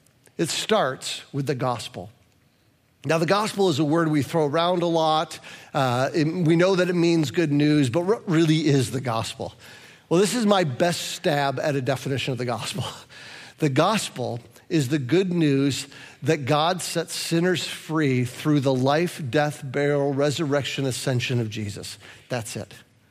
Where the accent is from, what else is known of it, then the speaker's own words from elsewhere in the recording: Midwest, United States; because I'm a Midwesterner, I almost don't want to tell you the compliment because that feels like I'm bragging